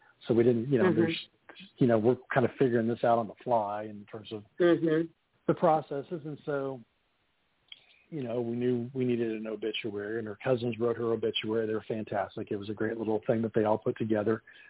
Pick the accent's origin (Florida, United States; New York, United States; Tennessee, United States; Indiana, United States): Indiana, United States; I'm from Southern Indiana.